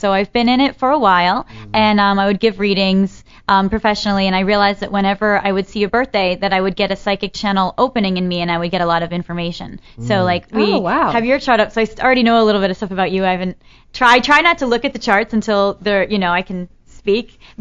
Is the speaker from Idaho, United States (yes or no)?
no; Boston, Massachusetts, United States; born there; also born or lived in Florida; Right. Yes, I lived in Florida, and I was born in Boston.